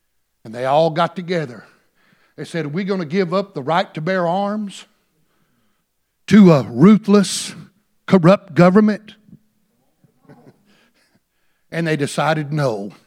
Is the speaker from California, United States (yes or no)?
no; Texas, United States; The Texas Revolution. I'm a Texan. I can't help it. I talk about it.